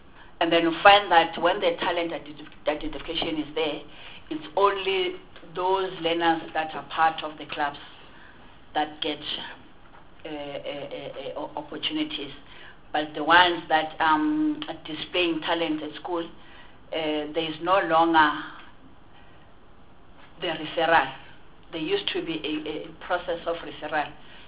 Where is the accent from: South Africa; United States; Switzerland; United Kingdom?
South Africa; Soweto, Gauteng; I'm coming from Zocha Zem, where I grew up in Soweto